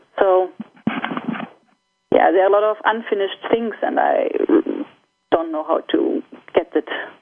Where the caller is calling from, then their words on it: Hanover, Lower Saxony, Germany; I'm calling from Hanover in Germany.